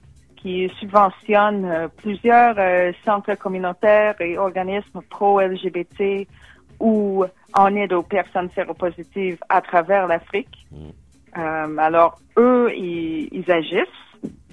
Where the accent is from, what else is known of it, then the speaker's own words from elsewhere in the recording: United States; French is a second language; moved away; en tant qu'Américaine, quand j'ai quitté, George Bush, il était toujours président.